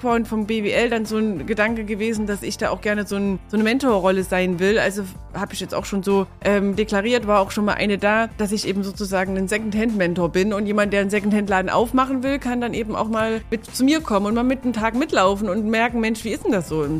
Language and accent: German; Neustadt an der Orla, Thuringia, Germany; ich komme aus Neustadt-Orla und bin da groß geworden, das ist meine Heimatstadt, war aber zwischendurch auch schon lange Jahre auch mal richtig weit weg. Ich habe dann erst in Jena studiert und dann bin ich nach München gegangen viele Jahre, habe in München gearbeitet.